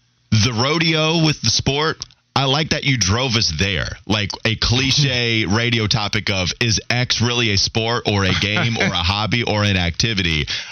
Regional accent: Claremont, North Carolina, United States; I have to remind you again that I'm from Catawba County / Claremont. Like, I grew up in that environment

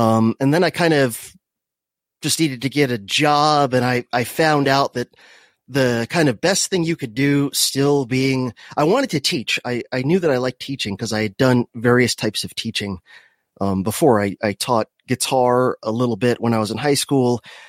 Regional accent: Miami, Florida, United States; Well, I was born in Miami, if you want to go back that far. So I grew up in the craziest part of Florida.

